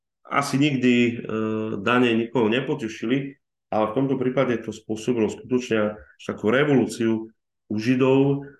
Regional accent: eastern Slovakia, Slovakia; U nás na východe zažívame niekedy farári niečo podobné

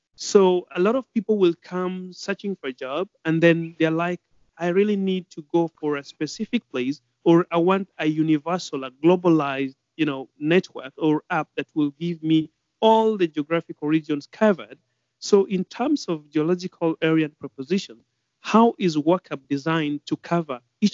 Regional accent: Kenya; now in Bahrain; Currently, I'm living in Bahrain, which is the Middle East, but I'm from Africa, from a Kenyan origin.

